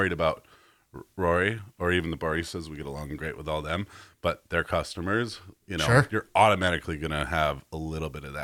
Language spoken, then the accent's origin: English; Denver, Colorado, United States; I grew up like right by Red Rocks. So I could I could have my window open and listen to Red Rocks concerts.